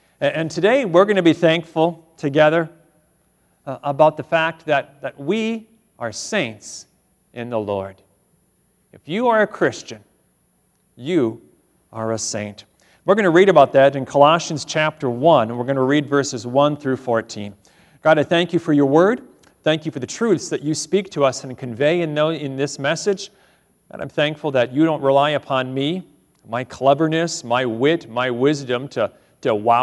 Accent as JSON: {"language": "English", "region": "Illinois", "country": "United States", "tie": "born or raised there", "also_born_or_lived": "North Dakota", "said": "even as someone who didn't grow up in North Dakota, I grew up in Illinois, you know what? It was a blessing to live in North Dakota."}